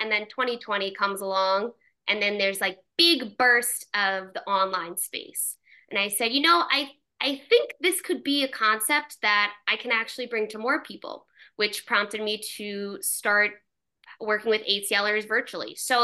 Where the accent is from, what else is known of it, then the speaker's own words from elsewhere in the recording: Long Island, New York, United States; Now I'm from Long Island, New York, which has a very, very high prevalence. It's a very sporty community, right?